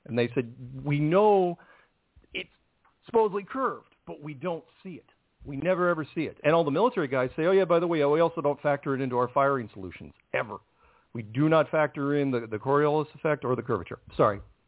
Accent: Seattle, Washington, United States; He's just an actor from Seattle. I should know I'm from Seattle.

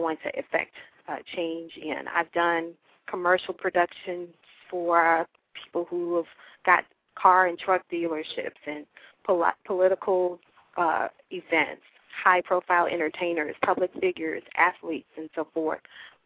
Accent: New Orleans, Louisiana, United States; now in Dallas, United States; I'm originally from New Orleans, and I have been living in Dallas here in Texas for the last 5 years.

